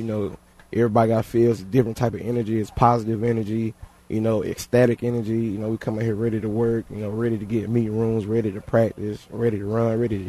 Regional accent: Goldsboro, North Carolina, United States; All right, so I'm from Goldsboro, North Carolina.

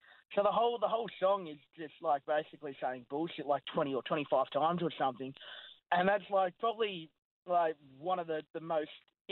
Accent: Yarra Junction, Victoria, Australia; I grew up in Yarra Junction, so no trains out to Yarra Junction.

